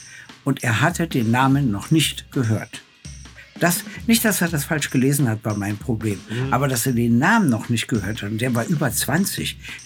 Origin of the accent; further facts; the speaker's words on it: Berlin, Germany; dann in meiner Heimat, nämlich am 16.12. in Berlin